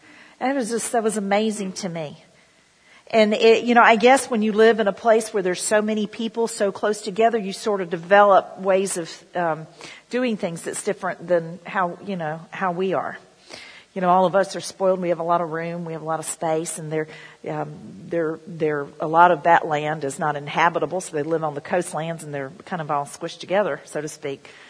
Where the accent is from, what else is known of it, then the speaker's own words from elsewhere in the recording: United States; Because see, I'm an American